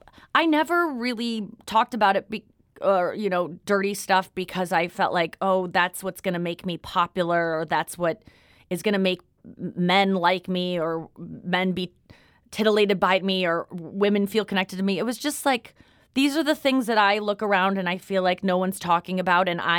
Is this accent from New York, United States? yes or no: no; Kirkwood, Missouri, United States; Everyone around me seemed to, you know, growing up in Kirkwood. It's really about, like, how, you know, in St. Louis, what high school did you go to?